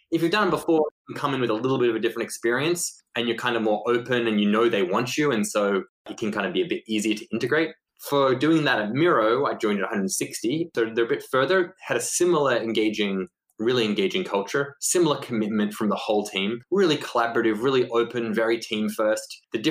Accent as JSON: {"language": "English", "town": "Sydney", "region": "New South Wales", "country": "Australia", "tie": "born or raised there", "moved": "as an adult", "said": "So I grew up in Sydney, never left Australia until I was 18. And then they got me on a plane to Sri Lanka."}